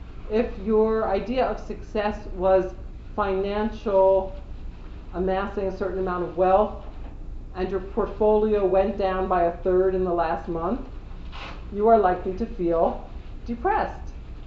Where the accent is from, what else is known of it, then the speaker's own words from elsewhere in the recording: New Jersey, United States; I was raised in New Jersey.